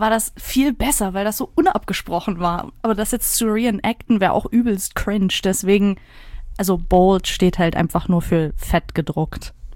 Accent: Dachau, Bavaria, Germany; now in Berlin, Germany; Aber ich bin halt nicht da geboren. Aber sehe ich mich als Dachauerin, ja, als Bayerin? Nee, tue ich auch nicht. Ich bin, glaube ich, so ein Niemandslandmensch.

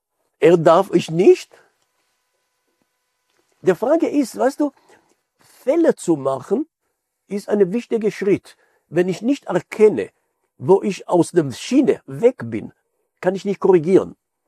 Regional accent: Israel; moved away; weil wir sind als Pioniergeneration in Israel anders aufgewachsen

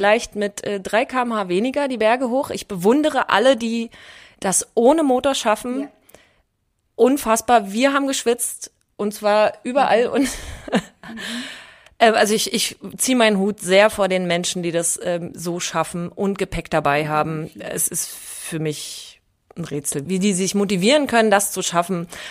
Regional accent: Berlin, Germany; ich komme ja nun aus Berlin

